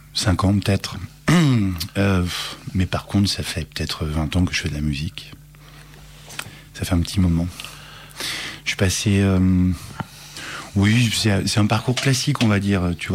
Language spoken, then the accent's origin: French; Lyon, Auvergne-Rhône-Alpes, France; born there; also born or lived in Thonon-les-Bains; Ça fait 2 ans que je suis sur Lyon. J'ai habité longtemps, je suis né à Lyon en fait, et après j'ai longtemps habité en Haute-Savoie à Thonon-les-Bains.